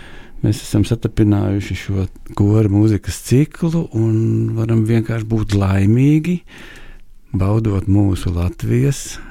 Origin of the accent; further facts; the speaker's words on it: Liepāja, Kurzeme, Latvia; born there; also born or lived in Riga; man ir saista viena pilsēta, Liepāja, es esmu liepājnieks dzimis. Mani vecāki bija Liepājas teātra aktieri, un labu laiku es pavadīju Liepājā, un tad uz pirmo klasi man atved uz Emīla Dārziņa speciālo mūzikas vidusskolu Rīgā